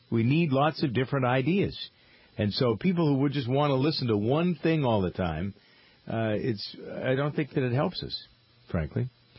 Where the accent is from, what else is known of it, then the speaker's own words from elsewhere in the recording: Framingham, Massachusetts, United States; one of the things that I most appreciate out of growing up in Framingham, Massachusetts, was the diversity.